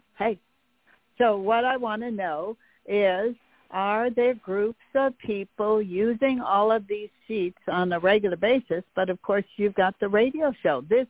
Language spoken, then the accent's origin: English; Michigan, United States; But we are an hour and a half from Canada, and it is a very familiar to me because I'm from Upper Michigan, and when I was here in spring 5 years ago, it felt just like home.